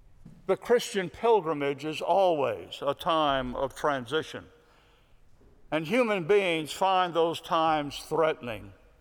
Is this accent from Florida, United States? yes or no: yes; Pensacola, Florida, United States; I remember going to a new school for the eighth grade in my hometown of Pensacola, Florida, in Florida's Panhandle, a deep South culture where many boys and girls had double names